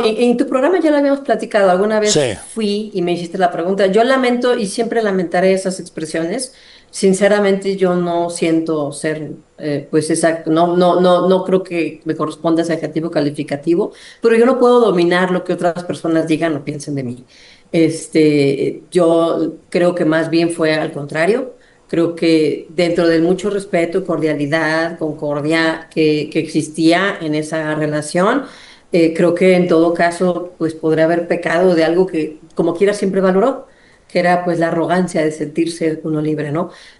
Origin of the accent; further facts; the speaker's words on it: Monterrey, Nuevo León, Mexico; Yo soy regia y pues así somos acá en mi tierra, ¿no?